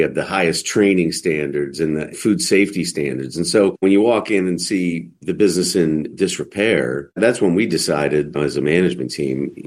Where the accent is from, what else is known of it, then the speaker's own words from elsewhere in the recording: United States; I know as an American right now